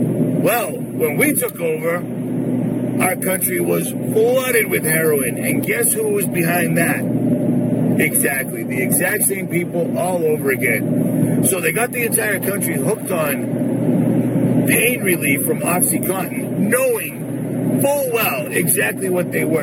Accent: Lynn, Massachusetts, United States; I was from Lynn, Massachusetts, and every once in a while, we would do a job where we would have a hockey bag full of pharmaceuticals.

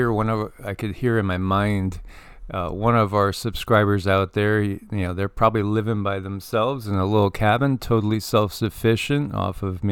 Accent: Connecticut, United States; I grew up in Connecticut in Fairfield County

